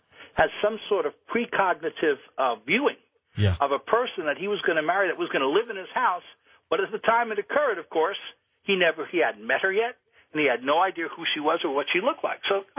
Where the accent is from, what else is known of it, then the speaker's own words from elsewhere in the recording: New York, United States; I'm from New York, so I had relatives there.